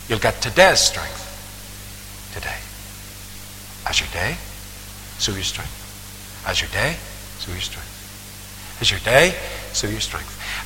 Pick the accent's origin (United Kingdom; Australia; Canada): United Kingdom; Northern Ireland; And I said, I came from Northern Ireland.